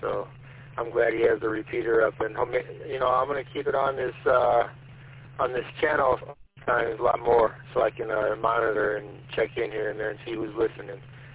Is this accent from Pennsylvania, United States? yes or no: no; Hammond, Indiana, United States; now in Munster, United States; I'm originally from Hammond, so the fact that I moved to that town after living in the city of Hammond my whole life was a big change for me